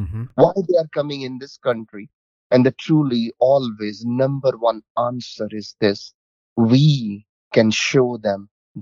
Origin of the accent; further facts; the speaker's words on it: Pakistan; moved away as an adult; now in High Point, United States; Me and my wife, we both of them, we born and raised in Pakistan. We moved in probably 2012.